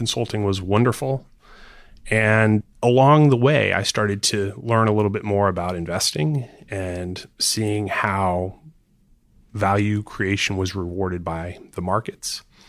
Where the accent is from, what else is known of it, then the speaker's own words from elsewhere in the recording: Florida, United States; I grew up in Florida and watched a lot of rocket launches and always felt close to Cape Canaveral and the space shuttle.